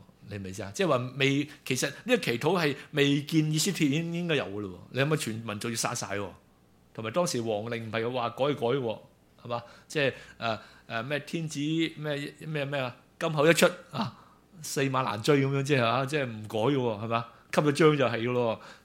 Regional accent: Chaozhou, Guangdong, China; 因為我係潮州人嘅

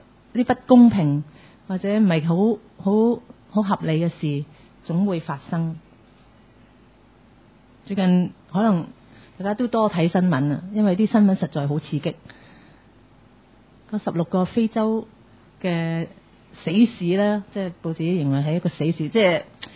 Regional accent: China; 这个是我们很多是我们中国人的那种信仰观。

